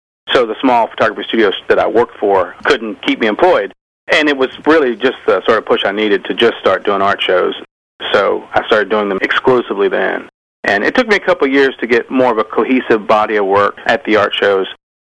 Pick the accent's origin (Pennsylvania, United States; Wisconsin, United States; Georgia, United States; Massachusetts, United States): Georgia, United States; also born or lived in England; I grew up in South Georgia, and we lived in England for a while when I was a kid. I was probably 12.